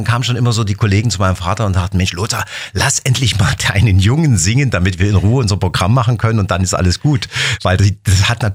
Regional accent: Saxony, Germany; ich als Sachse, ich mit meinem Dialekt. Ich kam dann auf einmal nach Berlin, nach Adlershof ins Studio.

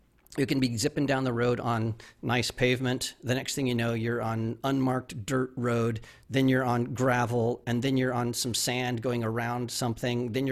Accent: Arizona, United States; I'm from Arizona, so it's pretty simple to get into Mexico.

